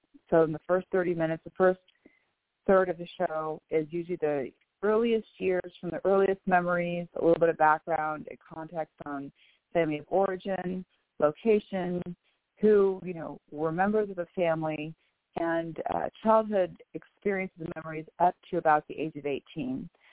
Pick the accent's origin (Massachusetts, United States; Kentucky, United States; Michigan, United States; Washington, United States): Washington, United States; Bellevue; I am from Bellevue, Washington.